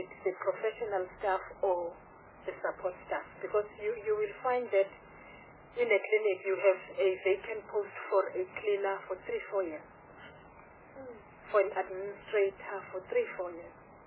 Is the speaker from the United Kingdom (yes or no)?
no; Mpumalanga, South Africa; I come from Mpumalanga